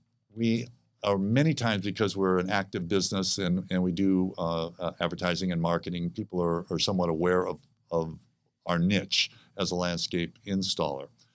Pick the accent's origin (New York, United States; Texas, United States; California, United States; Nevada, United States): California, United States; Rancho Bernardo; There's a joke around my hometown is Rancho Bernardo